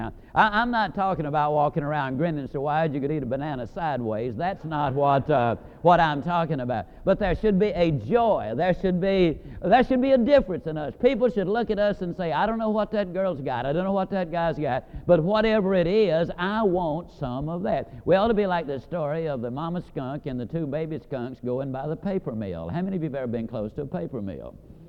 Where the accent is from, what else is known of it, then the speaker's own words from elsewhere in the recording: Yazoo City, Mississippi, United States; also born or lived in Alabama; I was born in L.A. That's lower Alabama. And I was raised over in Yazoo City, Mississippi.